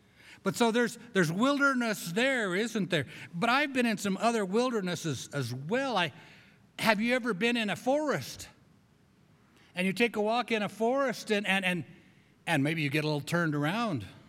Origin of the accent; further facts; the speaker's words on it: Grand Junction, Colorado, United States; You know, I grew up in Grand Junction. It's called High Desert.